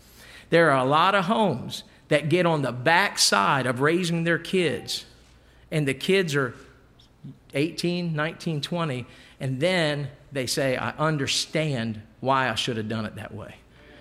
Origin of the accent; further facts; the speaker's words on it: Maryland, United States; I'm from the Eastern Shore, Maryland, all right? Purdue Farms is it's centered in my hometown, all right? So there's a lot of chickens to pluck where I'm from.